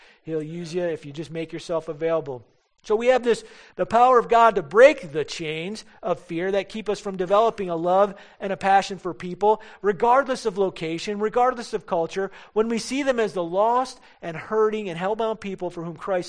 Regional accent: Michigan, United States; My brother and I, my Detroit police officer brother now, and I, we grew up in Michigan

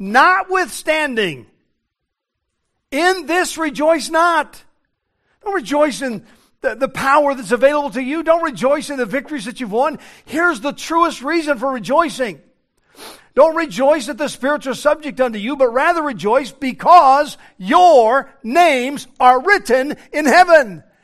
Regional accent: Denver, Colorado, United States; born there; When I was born in Denver, Colorado, on June the 1st, 1954

